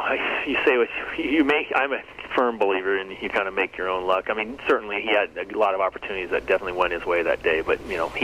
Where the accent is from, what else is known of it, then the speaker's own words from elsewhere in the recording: El Cajon, California, United States; there's a town called La Mesa where I grew up in El Cajon.